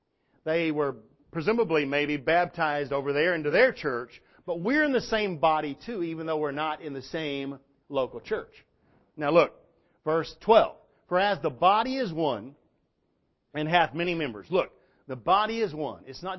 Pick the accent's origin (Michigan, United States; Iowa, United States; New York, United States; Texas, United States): Texas, United States; Paris; I'm from Paris, Texas.